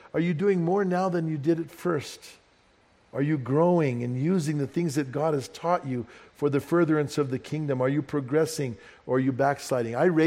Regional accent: Bernalillo, New Mexico, United States; And I grew up in Bernalillo, so I would ride up and down the valley.

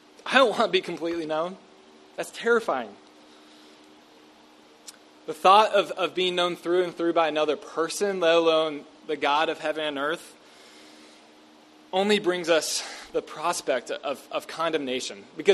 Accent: Bible Belt, United States; We live in the United States. I came from the Bible Belt. I mean, this is kind of the air that we grew up breathing in a lot of ways.

